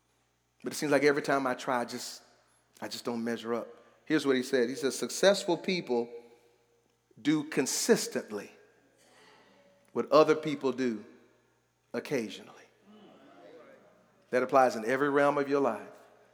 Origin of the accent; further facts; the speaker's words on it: Houston, Texas, United States; I'm from Houston